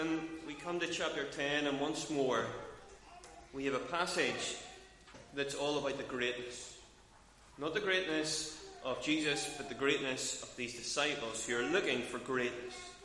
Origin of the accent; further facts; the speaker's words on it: Northern Ireland, United Kingdom; But we're from Northern Ireland